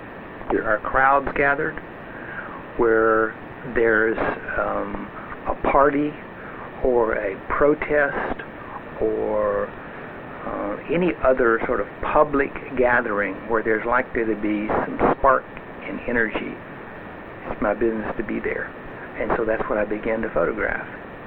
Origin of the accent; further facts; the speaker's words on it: Tennessee, United States; I grew up with it in Tennessee.